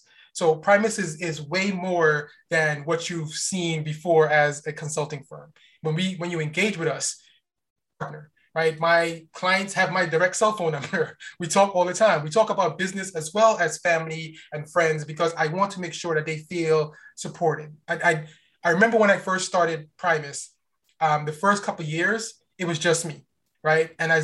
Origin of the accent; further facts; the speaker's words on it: New York, United States; also born or lived in Guyana; Definitely raised in New York. Born in Guyana. I came over here when I've been in America longer than I've been in Guyana. So I've been here since I was about 8 years old. Yeah. And we grew up in Brooklyn, New York.